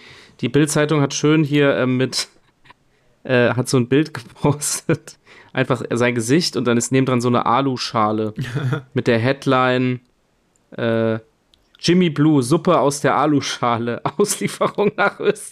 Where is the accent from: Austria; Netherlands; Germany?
Germany; Mannheim, Baden-Württemberg; Ich als Mannheimer finde das wirklich erschreckend.